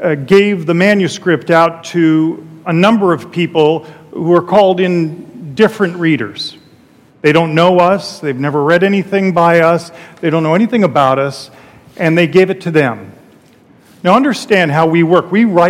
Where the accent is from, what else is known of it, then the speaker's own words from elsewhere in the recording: Phoenix, Arizona, United States; I always wanted a white linen coat, but I'm from Phoenix, and there's no time when it works.